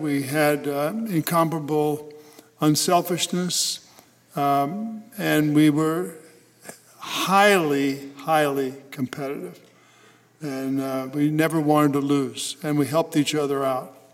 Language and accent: English; Missouri, United States; I grew up outside St. Louis.